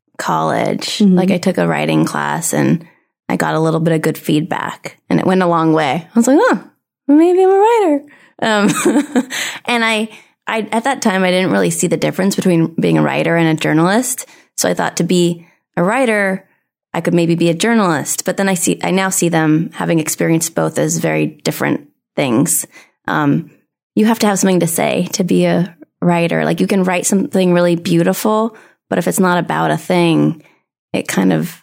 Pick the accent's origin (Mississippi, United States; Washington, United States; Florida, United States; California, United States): California, United States; San Diego; also born or lived in New York; I was born in San Diego.